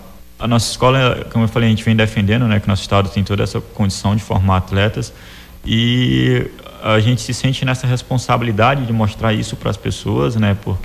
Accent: Acre, Brazil; a gente é do Acre, a gente é um povo guerreiro.

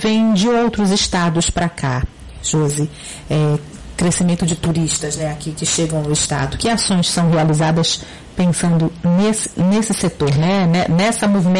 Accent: Amapá, Brazil; a nossa mesmo aqui como amapaense, com as nossas potencialidades

